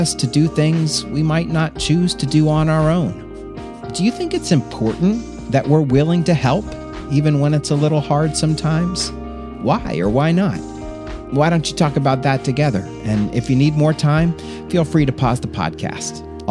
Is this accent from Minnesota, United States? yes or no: no; Florida, United States; You'd think that since I grew up in Florida, I would love the beach and swimming pools and playing in the rain.